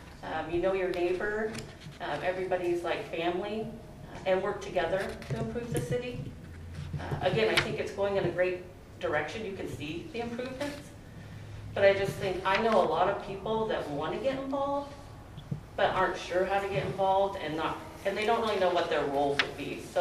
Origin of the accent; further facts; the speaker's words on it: Riddle, Oregon, United States; I grew up in Riddle, Oregon, in a small town, and Winston reminds me a lot of Riddle.